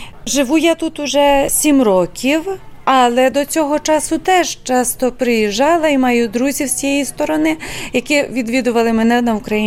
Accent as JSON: {"language": "Ukrainian", "region": "Volyn Oblast", "country": "Ukraine", "said": "Я почну з того, що я з Волині. То не так далеко. Звичаї в нас подібні, і в нас таке пов'язані, навіть мова в старших людей. Є такі діалекти, які тут вживаються і вживалися і в нас, в старого покоління"}